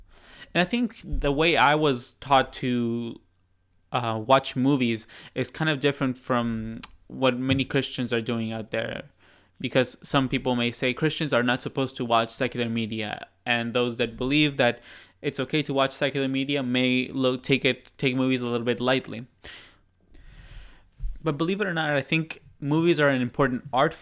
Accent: Mexico; English is a second language; I was born and raised in Mexico. I come from a pastoral family.

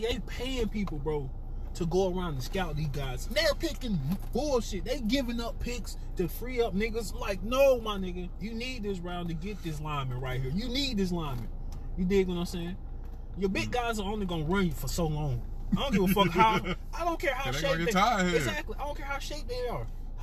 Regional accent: Georgia, United States; I'm from Georgia, but I've never been a Hawks fan.

